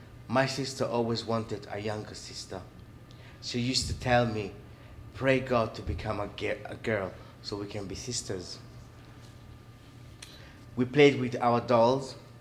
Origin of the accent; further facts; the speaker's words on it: Italy; moved away; also born or lived in Paris, France; I was born in Paris and raised in Italy.